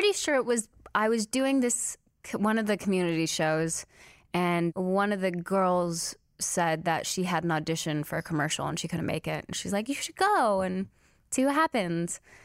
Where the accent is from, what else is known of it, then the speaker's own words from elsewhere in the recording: California, United States; also born or lived in Salinas, United States; I was born in Salinas, California. Mm-hmm. I moved around a ton growing up, so I didn't stay in any place too long, mm-hmm. but always California.